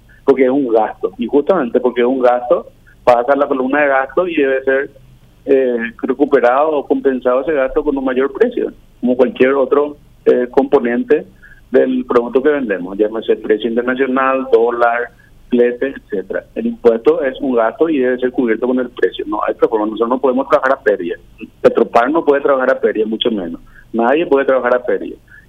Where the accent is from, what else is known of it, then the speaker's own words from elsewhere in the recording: Paraguay; A nosotros como proveedores de combustible y a todos como paraguayos.